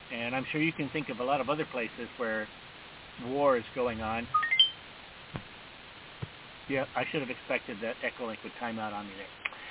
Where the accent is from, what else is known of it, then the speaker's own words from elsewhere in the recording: United States; Speaking as an American, a USian